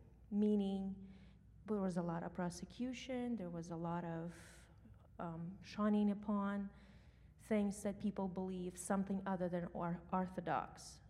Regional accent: Ukraine; moved away as an adult; now in United States; I came from Ukraine in 2005. It's been a minute. Not a refugee. It was my choice to come here to the better country for a better future for my children.

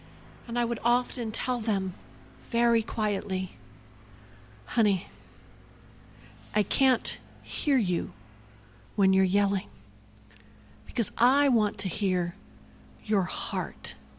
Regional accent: Downey, California, United States; For 20 years ago, we lived right here. I grew up in Downey.

